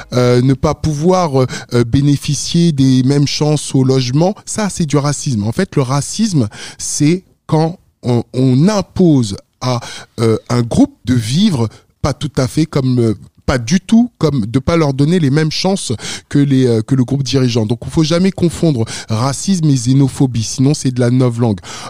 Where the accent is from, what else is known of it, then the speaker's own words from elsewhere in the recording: Senegal; moved away; quand je vivais au Sénégal, moi je suis né au Sénégal, et quand je vivais au Sénégal, les portes d'entrée n'existaient pas.